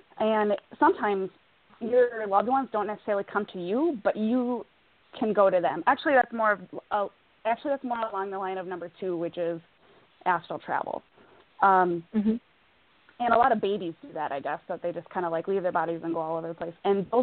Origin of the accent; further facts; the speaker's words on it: Minnesota, United States; actually, and I'm from Minnesota.